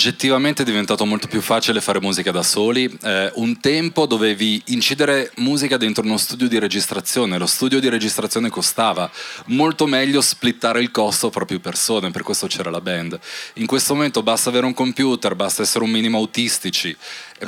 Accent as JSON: {"language": "Italian", "town": "Verona", "region": "Veneto", "country": "Italy", "tie": "born or raised there", "moved": "yes", "said": "E questa cosa mi è rimasta anche quando poi me ne sono andato da Verona, perché sono nato lì, da genitori slavi. Figurati essere alto slavo e ateo a Verona negli anni 80, c'era proprio lo stigma su di me."}